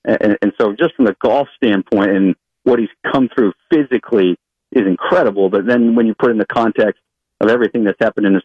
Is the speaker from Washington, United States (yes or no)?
no; Atlanta, Georgia, United States; I used to come to the Masters as a kid growing up in Atlanta with my dad.